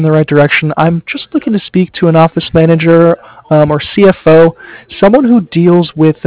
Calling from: Cardiff, Wales, United Kingdom; from Cardiff.

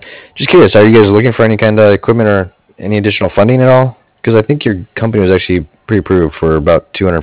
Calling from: Cardiff, Wales, United Kingdom; I am calling from Cardiff. That's C-A-R-D-I-F-F

